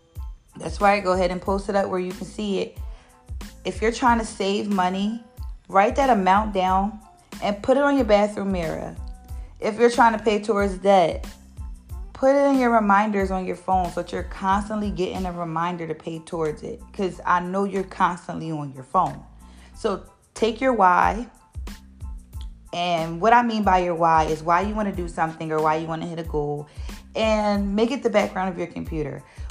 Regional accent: Philadelphia, Pennsylvania, United States; I do get a little bit of homesick. I'm from Philadelphia, for those who don't know. And I've been out here since October.

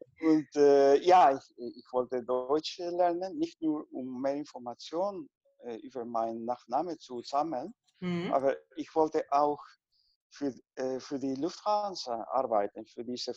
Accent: Peru; German is a second language; moved away as an adult; now in Netherlands; ich bin in Peru geboren. Ich habe da 32 Jahre gelebt und momentan lebe ich schon 23 Jahre in den Niederlanden, weil meine Frau Niederländerin ist.

